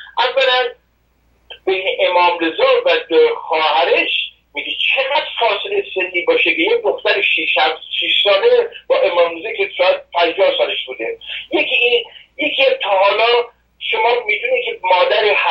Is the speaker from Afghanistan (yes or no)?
no; Mashhad, Razavi Khorasan, Iran; من تو مشهد بزرگ شدم